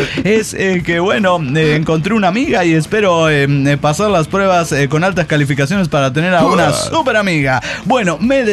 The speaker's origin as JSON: {"language": "Spanish", "region": "La Paz", "country": "Bolivia", "tie": "born there", "also_born_or_lived": "Santa Cruz de la Sierra", "said": "Nací en La Paz, sí. Y tengo certificado de nacimiento allá en La Paz. A mis 16 años saqué mi carnet de identidad en Santa Cruz de la Sierra."}